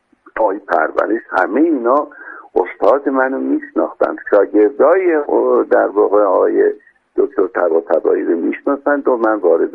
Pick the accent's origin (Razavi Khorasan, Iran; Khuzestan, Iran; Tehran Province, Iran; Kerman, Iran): Khuzestan, Iran; Ahvaz; میدونی من بچه اهوازم دیگه